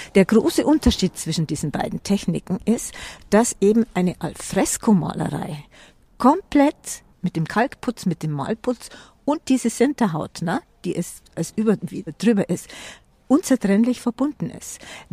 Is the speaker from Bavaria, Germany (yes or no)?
yes; Mittenwald, Bavaria, Germany; Ich bin ja hier aufgewachsen. Es ist meine Heimat, das sind meine Wurzeln.